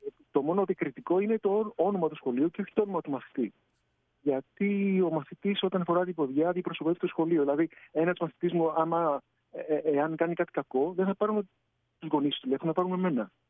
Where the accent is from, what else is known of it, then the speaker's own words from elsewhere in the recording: Greece; Το γεγονός ότι είμαι Έλληνας με βοήθησε.